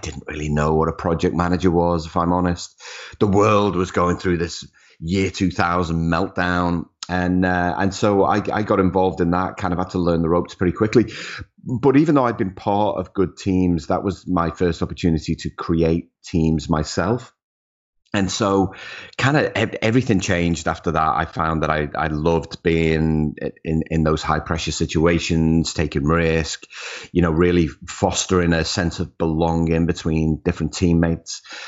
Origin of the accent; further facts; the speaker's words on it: Liverpool, North West England, United Kingdom; now in Australia; I'm originally from Liverpool in the UK, home of the …, of course.